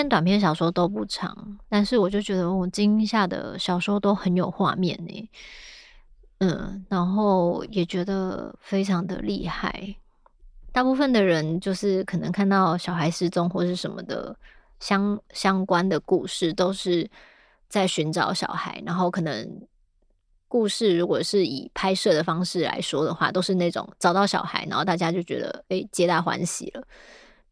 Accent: New Taipei, Taiwan; 因为我以前小时候住在新北市的山上，

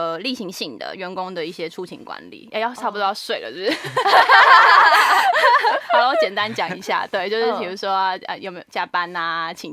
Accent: Taiwan; 我们台湾人是怎么样，工作方式日本人是怎么样，互相稍微配合一下这样子。

